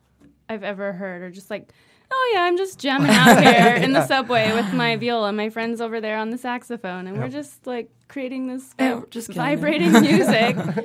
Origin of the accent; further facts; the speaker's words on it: Utah, United States; I'm from Utah, and we don't have quite the commuter culture